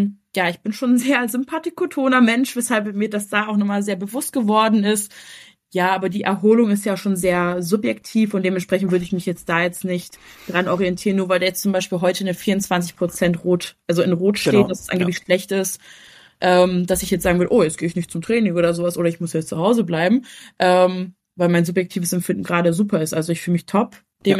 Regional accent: Münster, North Rhine-Westphalia, Germany; ich komme aus Münster, bin 26 Jahre alt

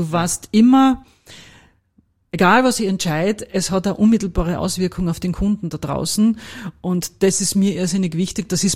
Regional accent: Carinthia, Austria; moved away as an adult; now in Vienna, Austria; Ja, ich bin gebürtige Kärntnerin, das wird man auch hören, wenn wir miteinander sprechen. Bin 1987 nach Wien gegangen, um zu studieren

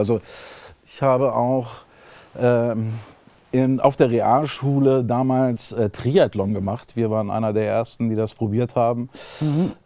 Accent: Garbsen, Lower Saxony, Germany; bin auch mit Migrationshintergrund. Ich bin halber Kroate. Wer bin ich? In Garbsen auf der Horst groß geworden. Saturnringschule, Orientierungsstufe, dann Realschule und dann weiter in die Ausbildung. Habe bis 1995 hier gewohnt

